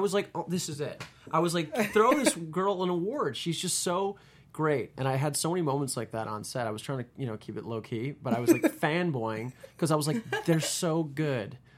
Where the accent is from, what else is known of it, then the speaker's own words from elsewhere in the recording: New York, United States; I'm from New York. I have a lot of Jewish friends.